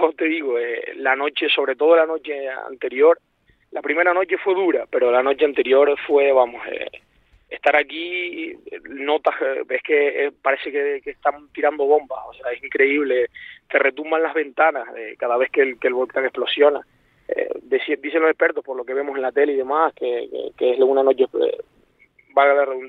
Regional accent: La Palma, Canary Islands, Spain; Sí, yo soy de la Palma, concretamente del lado donde está el volcán ahora mismo activo, en la zona oeste de la isla.

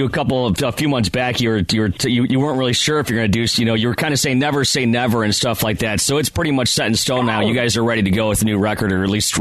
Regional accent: Buffalo, New York, United States; When I was a kid, I grew up in Buffalo, and you just played there at one of my friends' places.

